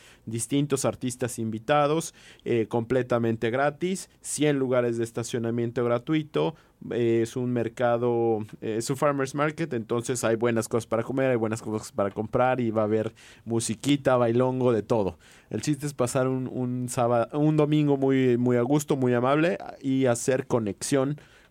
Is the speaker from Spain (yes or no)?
no; Mexico; now in United States; cada vez nacen más latinos aquí, pero como mexicanos no hay un grupo que realmente se haya apoderado de la fuerza